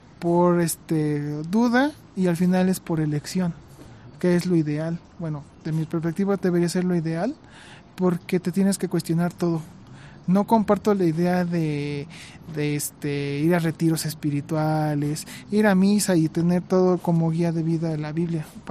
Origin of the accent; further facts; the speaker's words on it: Mexico; somos la sociedad mexicana es una sociedad multicultural, originaria de madre y padre, patria, España, la península ibérica, y madre, la madre indígena. Entonces somos un taquito campechano de diversos sabores.